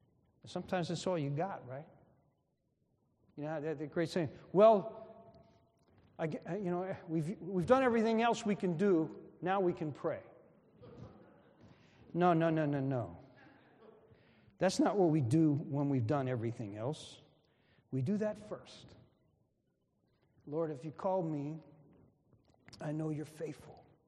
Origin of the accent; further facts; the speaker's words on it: Newark, New Jersey, United States; also born or lived in Memphis, United States; I was born in Memphis, Tennessee. We wind up moving to Newark, New Jersey.